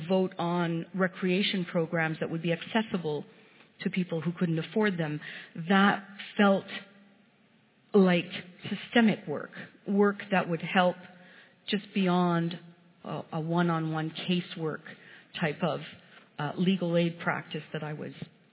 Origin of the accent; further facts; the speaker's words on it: Montreal, Quebec, Canada; born there; Where are you from? Where were you born? I was born in Montreal. I was from Montreal.